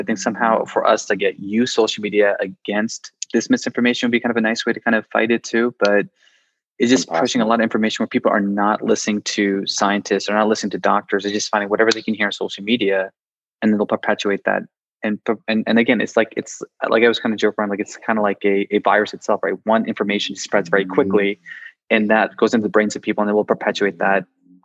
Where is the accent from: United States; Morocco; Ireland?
United States; being a Muslim growing up in America, like 9/11 had a huge impact on me growing up because I was in high school at that time.